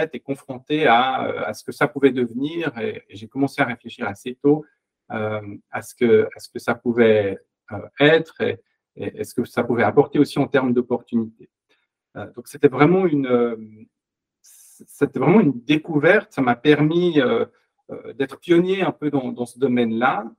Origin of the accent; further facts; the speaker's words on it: Switzerland; Je suis tombé dans l'Internet très rapidement parce que en Suisse, moi je suis suisse